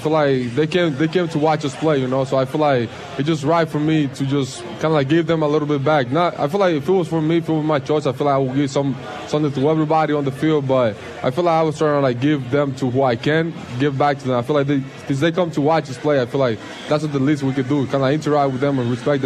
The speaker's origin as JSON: {"language": "English", "town": "Loma de Cabrera", "region": "Dajabón", "country": "Dominican Republic", "said": "I feel like I'm from Loma de Cabrera. There's 20,000 people over there."}